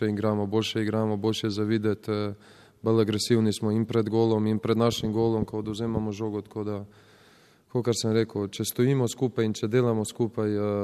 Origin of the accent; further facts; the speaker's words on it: Southeast Slovenia, Slovenia; jaz pač prihajam iz Bele krajine, prihajam iz res nemogočih, kako se reče, ne vem kako naj bi to zdaj rekel, nemogočih razmer